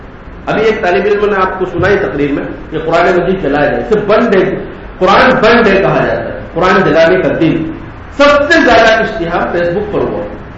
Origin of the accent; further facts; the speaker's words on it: Madhya Pradesh, India; خود میں جس صوبے سے تعلق رکھتا ہوں مدھیہ پردیش